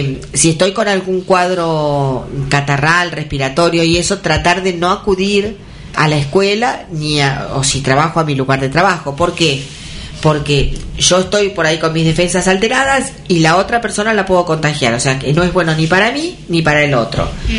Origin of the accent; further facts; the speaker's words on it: Roque Pérez, Buenos Aires Province, Argentina; also born or lived in La Plata; yo me fui a estudiar a La Plata. Y después estuve 10 años en La Plata, porque hice la carrera más la especialización. Y después me volví a mi pueblo, Roque Pérez.